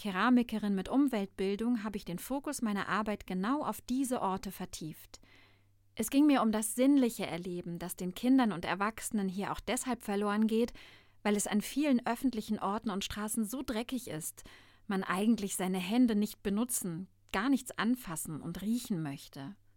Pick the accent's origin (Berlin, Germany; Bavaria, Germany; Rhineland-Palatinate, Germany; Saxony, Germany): Berlin, Germany; das passt besser zu mir. Geboren bin ich in Ost-Berlin. Meine Kindheitserinnerung kommt aus der DDR und aus der Nachwendezeit in dieser Stadt, die mich prägte.